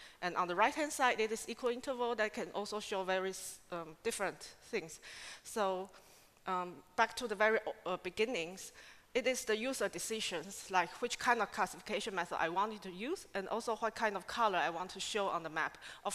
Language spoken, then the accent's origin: English; Taiwan; English is a second language; now in Hamburg, Germany; that I come from Taiwan, and currently I'm working in Harvard City University of Hamburg as a scientific associate